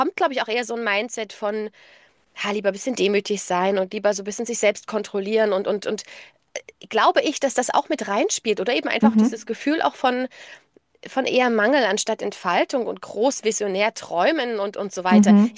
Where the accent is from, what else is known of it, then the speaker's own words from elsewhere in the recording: East Germany, Germany; born there; ich bin noch in der DDR geboren